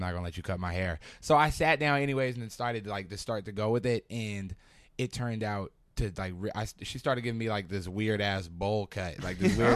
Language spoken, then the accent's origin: English; Northridge, California, United States; also born or lived in Ventura; So I'm trying to sell it all with voice right now. I'm from Northridge.